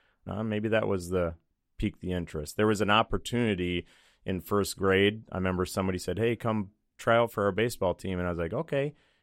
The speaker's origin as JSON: {"language": "English", "town": "St. Paul", "region": "Minnesota", "country": "United States", "tie": "born or raised there", "said": "Born and raised in St. Paul, Minnesota. two brothers and two sisters."}